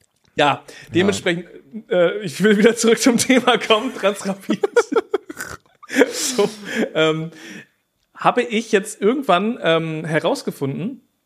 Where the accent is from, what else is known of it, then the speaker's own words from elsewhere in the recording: Germany; Und bei uns in Deutschland, wenn da eine Bundesstraße gebaut werden soll, da muss erstmal über Jahrzehnte eine Planungsgeschichte da an den Start gebracht werden.